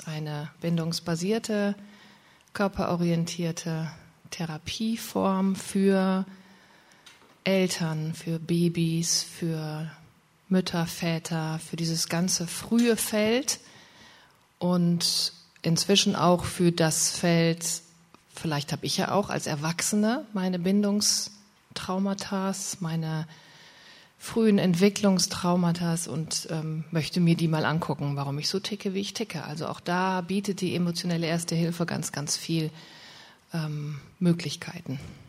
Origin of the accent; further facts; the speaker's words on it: Dortmund, North Rhine-Westphalia, Germany; ich komme aus Dortmund, lebe da mit meinem Mann.